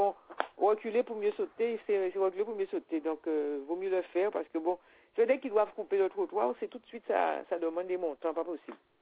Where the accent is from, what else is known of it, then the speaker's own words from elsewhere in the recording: Les Abymes, Guadeloupe; moi, je suis des Abymes et j'avais fait une demande.